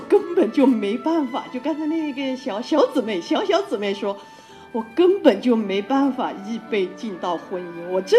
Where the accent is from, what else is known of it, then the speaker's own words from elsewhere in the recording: Yunnan, China; 好，大家好，我们是来自云南的